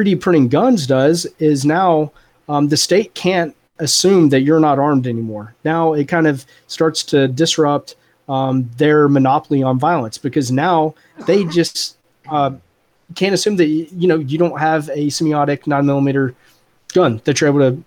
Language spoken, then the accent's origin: English; the South, United States; I grew up in the South. I'm down here in Arkansas